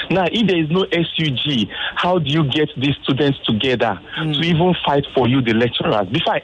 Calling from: Ikeja, Lagos, Nigeria; I'm calling from Ikeja.

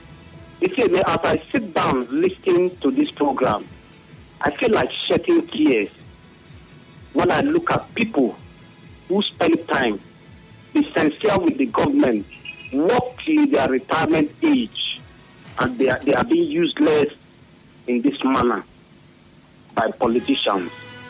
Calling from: Bury, North West England, United Kingdom; I'm calling from Bury.

